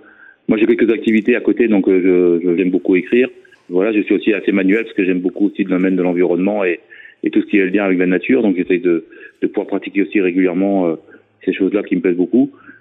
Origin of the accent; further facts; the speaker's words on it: Carhaix, Brittany, France; Moi, je suis issu de Carhaix parce que je suis né à Carhaix. Mes parents vivaient à quelques kilomètres de Carhaix. J'étais scolarisé à Carhaix, j'ai toujours vécu à Carhaix.